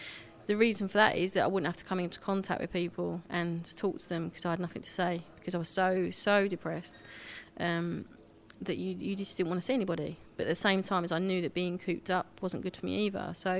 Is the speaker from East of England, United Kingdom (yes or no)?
yes; Stanford-le-Hope, East of England, United Kingdom; born there; I was born in Essex, Stamford Lee Hope.